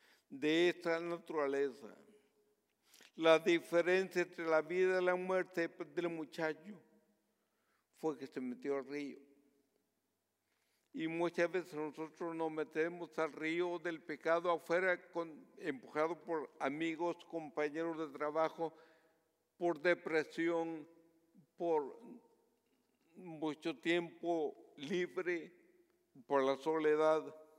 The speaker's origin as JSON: {"language": "Spanish", "country": "Guatemala", "tie": "born or raised there", "said": "cuando era niño en el pueblo donde yo crecí, en Guatemala."}